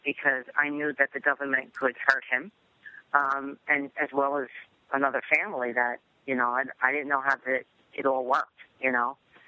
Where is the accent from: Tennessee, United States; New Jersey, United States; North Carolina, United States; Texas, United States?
New Jersey, United States; But it was a little bit different because I grew up in New Jersey as well, and it gave me a little bit more freedom.